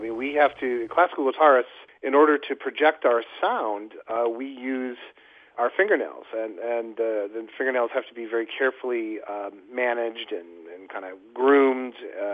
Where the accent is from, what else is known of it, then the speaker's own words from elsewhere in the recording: Buffalo, New York, United States; Well, I grew up in Buffalo